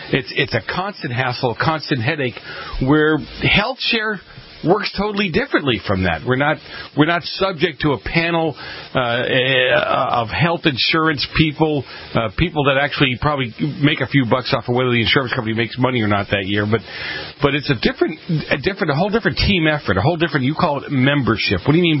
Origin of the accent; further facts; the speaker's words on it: Boston, Massachusetts, United States; But it's like the old days where I grew up in Boston where you helped each other out